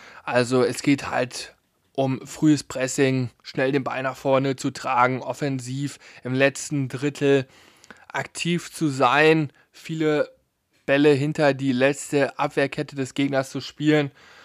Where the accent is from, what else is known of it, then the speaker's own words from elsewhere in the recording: North Rhine-Westphalia, Germany; ich komme ja aus der Nähe von Münster